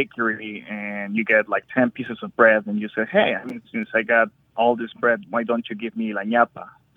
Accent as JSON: {"language": "English", "country": "Colombia", "lives_now": "Indianapolis, United States", "said": "I'm originally from Colombia, and we use a lot of mixed words from indigenous dialects."}